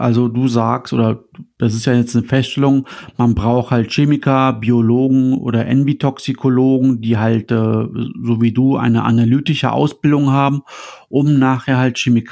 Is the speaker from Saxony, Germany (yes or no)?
no; Düsseldorf, North Rhine-Westphalia, Germany; also ich als Düsseldorfer